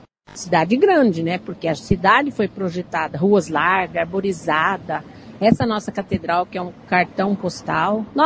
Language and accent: Portuguese; Maringá, Paraná, Brazil; also born or lived in Açaí; Eu amo Maringá, apesar de eu não ser maringaense, que eu nasci em Açaí, no Paraná, na década de 60, mas nós viemos para cá em 70, eu tinha 10 anos. Era uma cidade muito poeirenta, barrenta, mas já com projeto de cidade grande